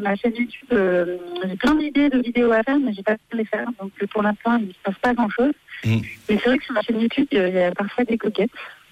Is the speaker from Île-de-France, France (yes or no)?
yes; Paris, Île-de-France, France; also born or lived in Lyon; Non, c'est des Parisiens. En fait, parce que moi, je suis parisienne, même si je suis lyonnaise aussi.